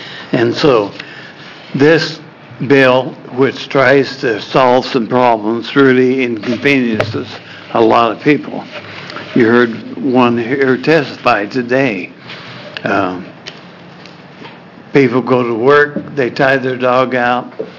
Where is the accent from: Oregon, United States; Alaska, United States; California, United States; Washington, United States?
Oregon, United States; Oregon City; I'm from Oregon City, Oregon.